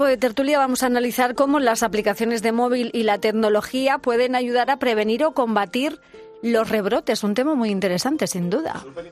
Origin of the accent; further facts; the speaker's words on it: Castilla-La Mancha, Spain; Y ya tirando para mi tierra, en Albacete, por ejemplo, está Alcalá del Júcar